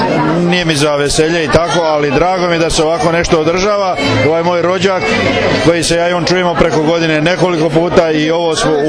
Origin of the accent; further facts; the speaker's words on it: Petrijevci, Osijek-Baranja County, Croatia; Ja sam iz Petrijevaca. Moji korijeni su isto iz Tomašice. Mama iz Sasinja, tata iz Tomašice